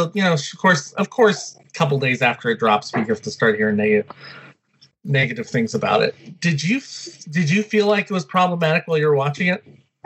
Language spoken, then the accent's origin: English; Massachusetts, United States; Because growing up in Massachusetts, U.S. history, like state history, is like U.S. history.